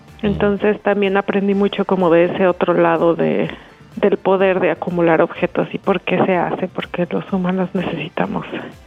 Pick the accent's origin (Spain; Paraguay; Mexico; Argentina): Mexico; yo vengo de México y pues muchas cosas que me interesan tienen que ver con artefactos que ya no están en México